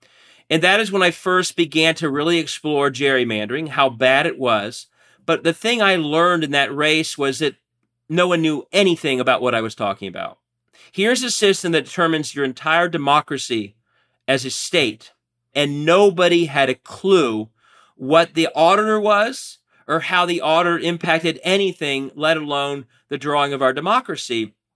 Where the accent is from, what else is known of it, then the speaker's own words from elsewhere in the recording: Cincinnati, Ohio, United States; So I'm from Cincinnati. I've moved back to Cincinnati after law school.